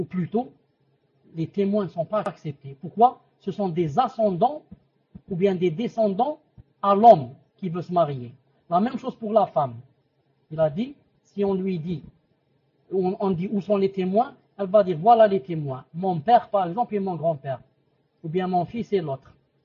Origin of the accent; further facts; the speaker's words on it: Algeria; Je ne sais pas si en France, ça se passe chez, comme ça se passe chez nous en Algérie.